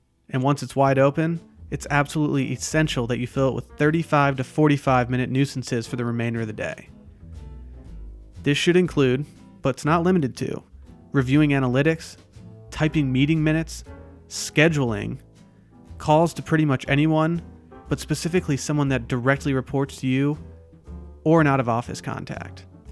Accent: Harbor Springs, Michigan, United States; I'm from Harbor Springs, Michigan, a small town that resides 4 hours north of Detroit on Lake Michigan.

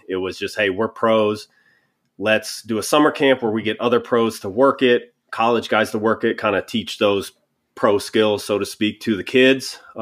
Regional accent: Denver, Colorado, United States; I had a guy I grew up with in Denver, Colorado, one of my best friends.

